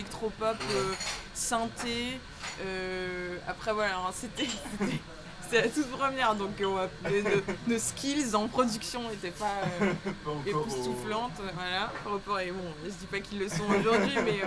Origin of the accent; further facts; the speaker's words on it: Strasbourg, Grand Est, France; À Strasbourg. Moi je viens de Strasbourg.